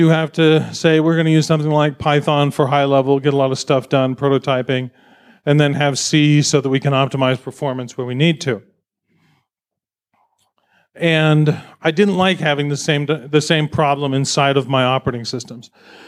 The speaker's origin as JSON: {"language": "English", "country": "United States", "said": "Again, I'm from the United States, where, you know, things are kind of crazy over there right now."}